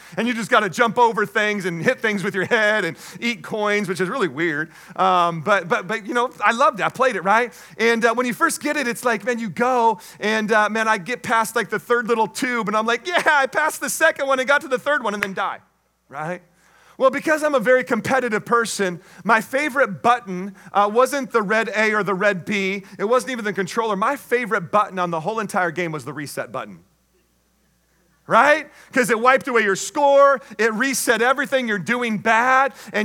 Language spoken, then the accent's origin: English; Washington, United States; Now, we don't know a whole lot about that living in Southern California, but I grew up in Washington State.